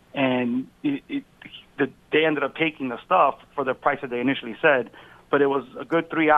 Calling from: Glastonbury, Connecticut, United States; Glastonbury, Connecticut.

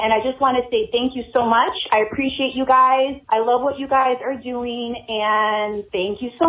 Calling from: Mount Prospect, Illinois, United States; I'm from Mount Prospect, Illinois.

